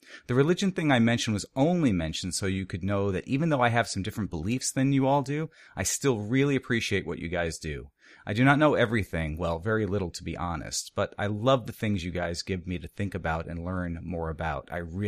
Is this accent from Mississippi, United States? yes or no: no; Utah, United States; I'm a very religious person. I'm from Utah. You can guess what religion I belong to.